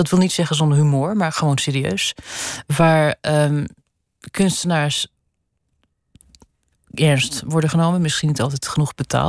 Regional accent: Netherlands; now in Switzerland; Ik kom dus uit Nederland, waar er een groot begrip is voor klassieke muziek.

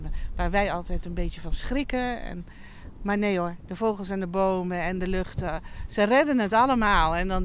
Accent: Gelderland, Netherlands; also born or lived in North Brabant; Nee, maar nou ja, ik kom uit Gelderland en Brabant. Ik heb overal wel gewoond, ja.

